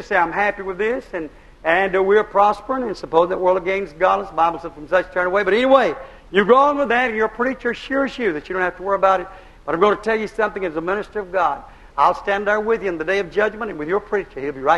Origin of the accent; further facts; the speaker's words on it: United States; I said, I'm from America. I know some of the things that's going on.